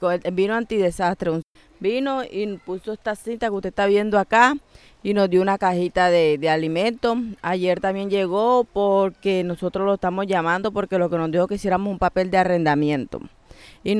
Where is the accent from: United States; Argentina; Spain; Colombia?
Colombia; Apartadó, Antioquia; yo soy de apartado de Antioquia, yo aquí no tengo familiares. Yo vivo con mis 3 niñas